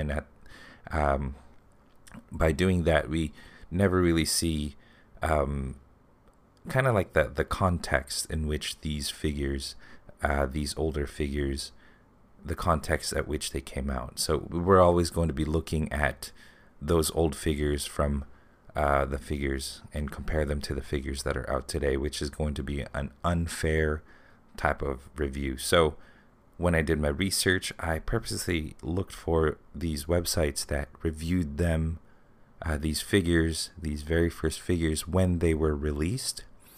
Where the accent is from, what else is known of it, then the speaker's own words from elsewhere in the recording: Canada; This is coming from a Canadian collector. I'm from Canada.